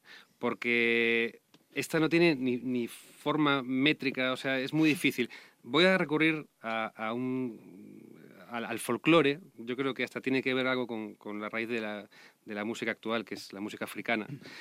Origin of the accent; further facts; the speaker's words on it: A Coruña, Galicia, Spain; la Mardi Gras de A Coruña, mi ciudad natal.